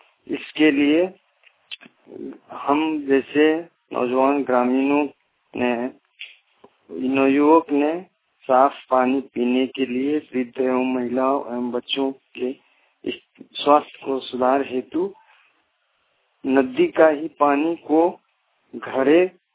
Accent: Deoghar, Jharkhand, India; पंचायत खोरीपाना प्रखंड देवघर से हूँ। मैं अपने गांव के बारे में कुछ समस्याओं के बारे में चर्चा कर रही हूँ। मेरे गांव के कुल आबादी 1500 के बीच में है

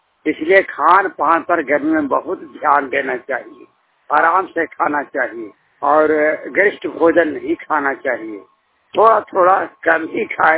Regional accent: Bihar, India; नालंदा जिला के रहने वाला हूँ, सादीपुर का सीएम।

